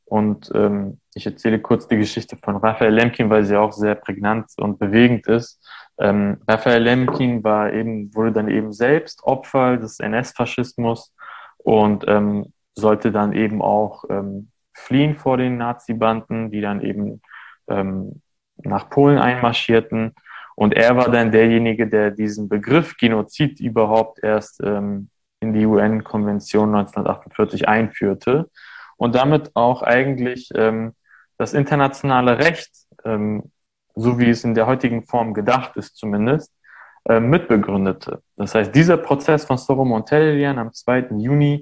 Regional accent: Armenia; now in Germany; die wir damals in Armenien gekauft

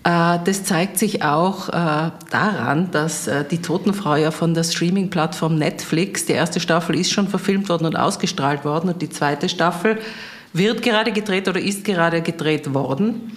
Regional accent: Tyrol, Austria; macht auch mich als Tirolerin stolz

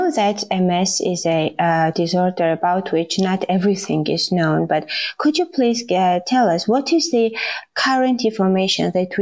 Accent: Tbilisi, Georgia; English is a second language; I'm a neurologist from Tbilisi, Georgia.

